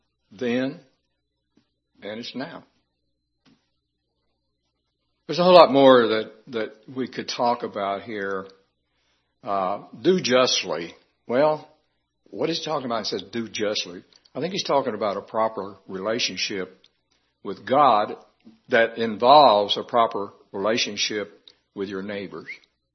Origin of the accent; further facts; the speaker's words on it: the South, United States; accent: southern; Well, I appreciate your putting up with my southern accent. I can't get rid of it, so. It won't go away, and I've been in the city a long time.